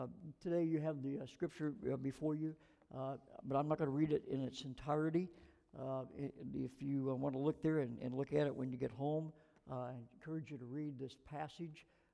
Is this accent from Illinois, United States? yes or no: yes; Illinois, United States; I grew up in a Christian home. I thank God for that. I grew up in Illinois, in the state of Illinois, and I thank God that my father was a Baptist, Southern Baptist deacon and a Southern Baptist lay preacher.